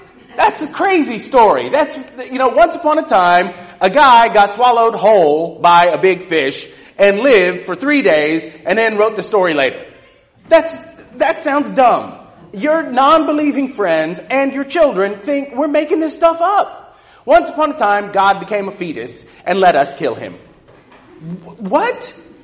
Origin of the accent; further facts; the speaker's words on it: California, United States; I grew up in Southern California. I'm looking at some people who went to a church I grew up with.